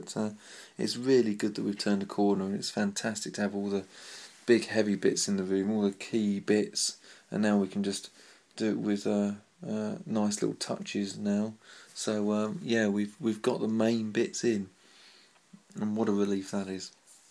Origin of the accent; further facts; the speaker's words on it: Chatham, South East England, United Kingdom; born there; I've had that on the doors that's been associated with me since I was born in Chatham and Kent